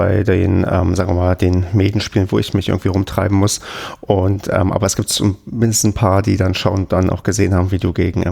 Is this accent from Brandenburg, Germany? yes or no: yes; Brandenburg, Germany; Also ich komme ja aus Brandenburg, und da hat man halt Punktspiele gesagt.